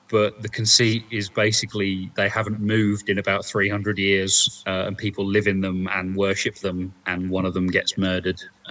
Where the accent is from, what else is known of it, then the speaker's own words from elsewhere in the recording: London, United Kingdom; I'm from London. Sorry, I live up in the north of England.